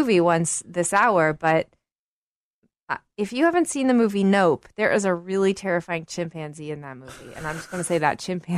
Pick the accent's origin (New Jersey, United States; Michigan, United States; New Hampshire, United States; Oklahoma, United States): Oklahoma, United States; I grew up with a healthy fear of these because I am from Oklahoma and these are all over Oklahoma.